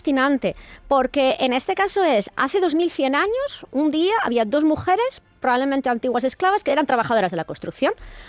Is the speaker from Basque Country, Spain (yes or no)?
yes; Basque Country, Spain; now in Seville, Spain; Yo soy del País Vasco, pero ya llevo ya muchísimos años.